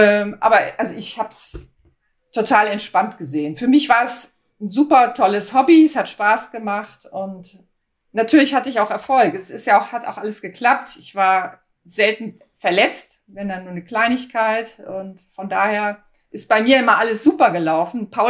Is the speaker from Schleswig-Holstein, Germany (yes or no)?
yes; Kiel, Schleswig-Holstein, Germany; Ich bin in Kiel aufgewachsen